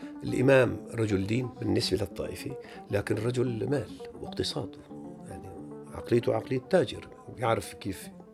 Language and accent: Arabic; Al-Mabouja, Hama Governorate, Syria; ظلت قرية المبعوجة قريتي، ظلت المياه فيها موجودة حتى الآن